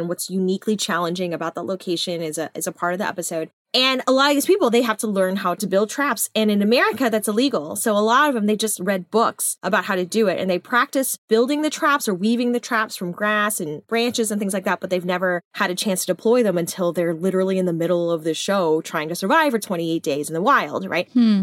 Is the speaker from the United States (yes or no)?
yes; Texas, United States; I'm from Texas. It should not be this hard for me to go hunting.